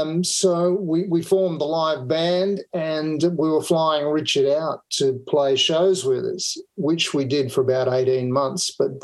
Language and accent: English; Queensland, Australia; also born or lived in Perth; now in Sydney, Australia; I was actually born in Perth on the other side of the country. But I grew up in Queensland, which is sort of north of here, 600 miles north of Sydney.